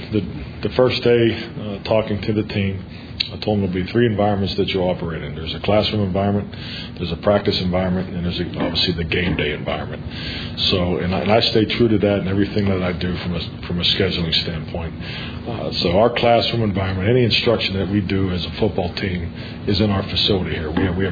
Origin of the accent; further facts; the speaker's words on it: Pittsburgh, Pennsylvania, United States; And when I was growing up in Pittsburgh, it was the Steelers and the Browns.